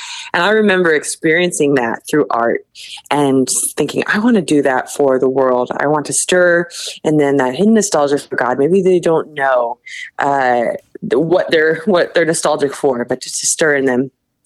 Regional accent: Virginia, United States; So I grew up in Virginia, and played at a lot of churches and little festivals, grew up playing bluegrass music with my family.

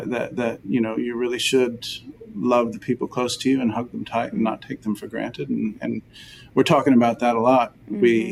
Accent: Texas, United States; I am a proud Texan, you know, and it is, God bless me with being a Texan.

